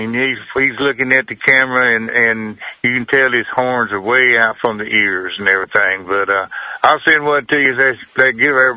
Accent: Texas, United States; And I'm from East Texas over there where we hunt.

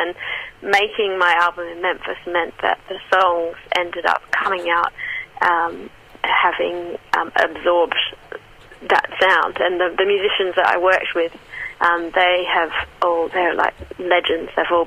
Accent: Western Australia, Australia; now in England, United Kingdom; I'm from Western Australia. I live in England

